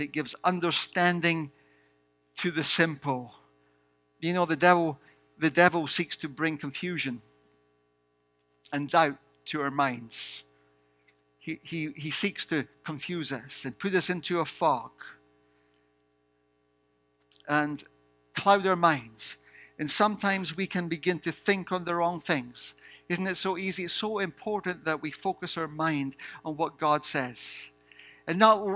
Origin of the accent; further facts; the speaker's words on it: Scotland, United Kingdom; I was brought up in Scotland and we used to live there, right on the coast, by the North Sea. It was a very beautiful place. Across the water, we could literally see Edinburgh Castle.